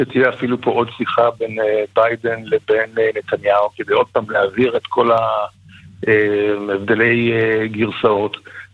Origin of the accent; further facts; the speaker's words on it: Jerusalem, Jerusalem District, Israel; אני ירושלמי.